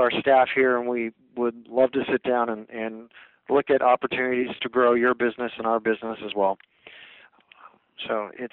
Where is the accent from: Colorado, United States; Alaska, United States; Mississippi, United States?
Alaska, United States; Fairbanks; I was born and raised here in Alaska, up in Fairbanks